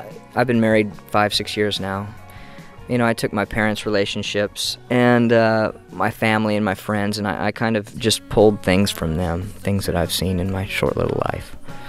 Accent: Nebraska, United States; I mean, I grew up in Nebraska in the Midwest, so all I really had was, the soft rock radio

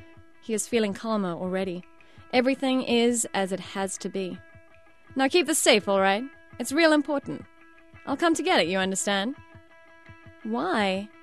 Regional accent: South Africa; I think, especially being a South African

